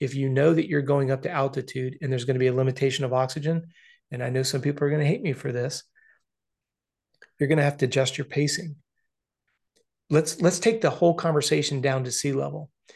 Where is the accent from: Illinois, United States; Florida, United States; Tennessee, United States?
Florida, United States; You know, I'm from Florida. I'm sure I would get hammered on being at Mammoth.